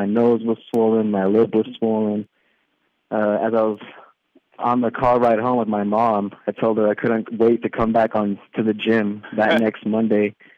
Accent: Bullhead City, Arizona, United States; moved away as an adult; I'm originally from Bullhead City, Arizona. I lived there until I was about 18, and I left for boot camp.

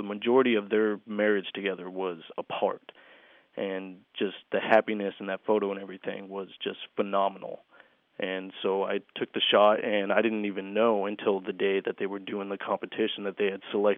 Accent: Nikiski, Alaska, United States; I'm from Nikiski, Alaska, and it's a very small town, and the nearest recruiting station was about a 30 to 40 minute drive away.

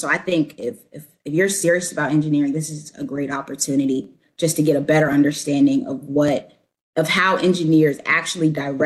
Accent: Virginia, United States; Yes, I'm from Hampton Roads.

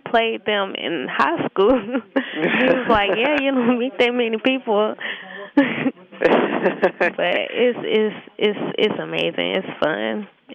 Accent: Mississippi, United States; Every time someone's talked to me and I open up my mouth, they'd be like, where are you from? Like, Mississippi.

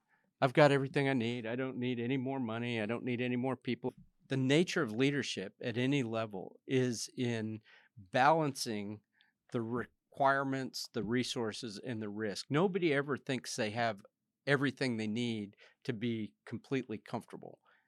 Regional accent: United States; I'm an American airman.

